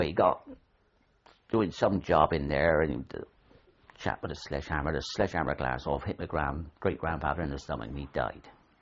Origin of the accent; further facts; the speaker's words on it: Bristol, South West England, United Kingdom; born there; I was born in Bristol General Hospital, 1924, in Bristol, that is.